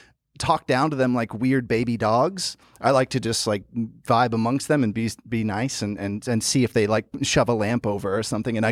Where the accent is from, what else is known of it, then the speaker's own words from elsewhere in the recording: Memphis, Tennessee, United States; Memphis, Tennessee. Yeah. I grew up in Memphis, Tennessee, and I loved it.